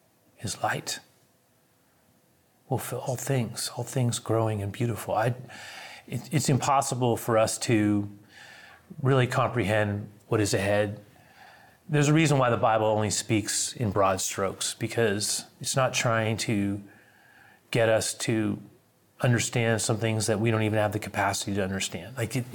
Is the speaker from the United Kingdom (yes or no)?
no; San Francisco, California, United States; born there; because I was born on May 2nd, 1963, actually here in San Francisco, where I'm recording this right now.